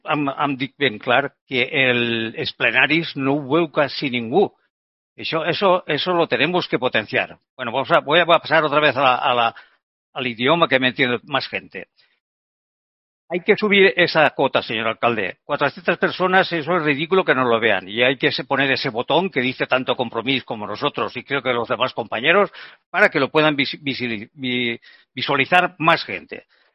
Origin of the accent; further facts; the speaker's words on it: Torrent, Valencian Community, Spain; Soy de Torrente. Soy un defensor nacido en Torrente, toda la vida en Torrente. En Torrent, perdona, en Torrent.